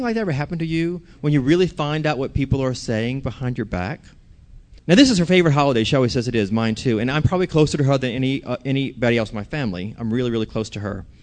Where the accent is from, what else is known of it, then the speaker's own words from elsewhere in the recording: Louisiana, United States; I'm from Louisiana.